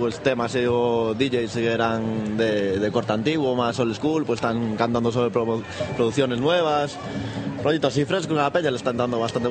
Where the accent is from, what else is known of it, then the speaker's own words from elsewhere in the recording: Vigo, Galicia, Spain; Yo soy Vigo.